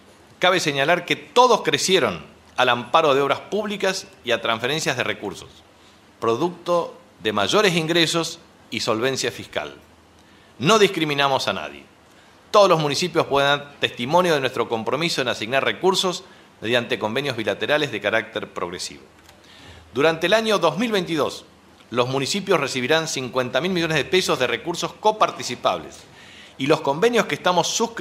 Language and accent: Spanish; Chaco, Argentina; los desequilibrios históricos que hemos sufrido como chaqueños y chaqueñas, como argentinos del Norte Grande